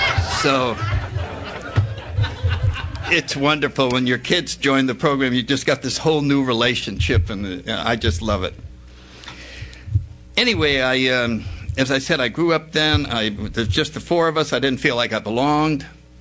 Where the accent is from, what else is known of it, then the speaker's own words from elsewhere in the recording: New Haven, Connecticut, United States; But I'll say very briefly that I grew up in New Haven, Connecticut. I was born in 1931.